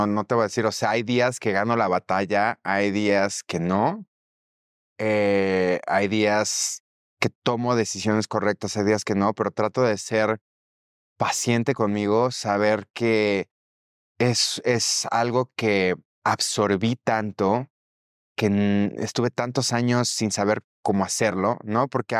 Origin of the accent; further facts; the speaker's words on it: Mexico; mi mexicanidad también, porque soy mexicano, y la parte queer.